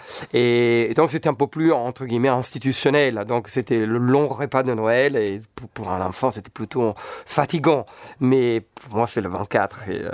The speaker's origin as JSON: {"language": "French", "town": "Florence", "region": "Tuscany", "country": "Italy", "tie": "born or raised there", "also_born_or_lived": "Arezzo, Italy", "second_language": "French", "said": "Oui, je suis né à Arezzo, j'ai grandi à Florence et maintenant j'ai une maison à Empoli où ma fille habite avec sa mère."}